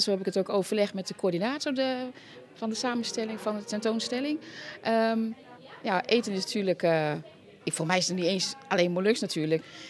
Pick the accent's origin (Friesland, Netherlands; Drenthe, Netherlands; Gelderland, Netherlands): Drenthe, Netherlands; Hoogeveen; Ik kom uit Hogeveen. Ik ben hier geboren en getogen. Ik woon al wel enige jaren in een van de buitendorpen in Hogeveen.